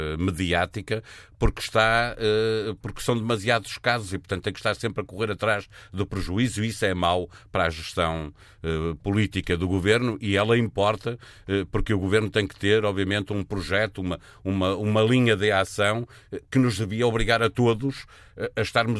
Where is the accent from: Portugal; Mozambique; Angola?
Portugal; Norte; eu sou do Norte e sei bem o que é o centralismo